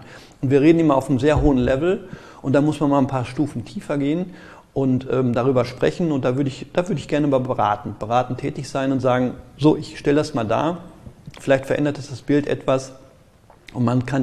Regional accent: Gelsenkirchen, North Rhine-Westphalia, Germany; Ich komme aus Gelsenkirchen, da merke ich das.

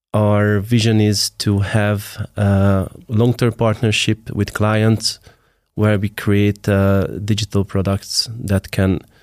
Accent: Hungary; from Hungary.

